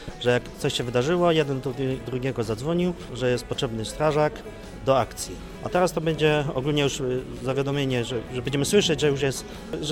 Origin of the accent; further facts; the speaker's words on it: Pawłowice, Silesian Voivodeship, Poland; jestem z Pawłowic, z OSP Pawłowice